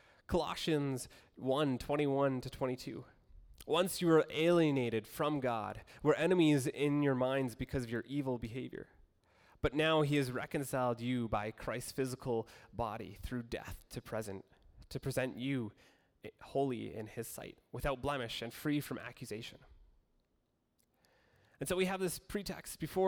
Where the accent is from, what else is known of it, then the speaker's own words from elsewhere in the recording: Saskatchewan, Canada; And I'm from Saskatchewan, I promise.